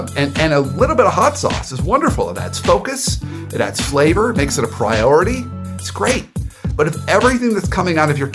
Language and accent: English; Dayton, Ohio, United States; born there; So I was born in Dayton, Ohio. My dad worked for a meat paper company. So we moved around from paper mill town to paper mill town.